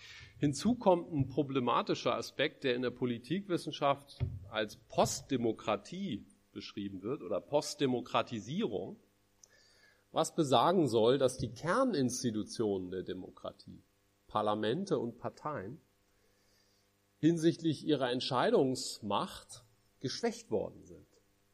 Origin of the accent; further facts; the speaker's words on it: Hamburg, Germany; Ich komme ja aus Hamburg